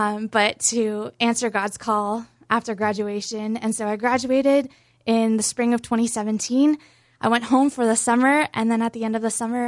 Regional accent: Boca Raton, Florida, United States; I'm originally from Boca Raton, Florida. So growing up, I mean, I always went to church on Sunday with my family

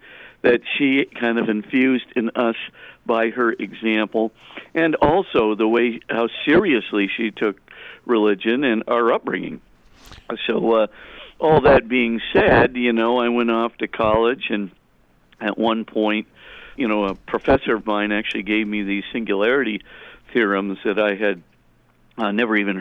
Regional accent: Honolulu, Hawaii, United States; I grew up in Honolulu, Hawaii, and I was in Sacred Heart Parish, a Good Mary Knoll Parish, very close to my home.

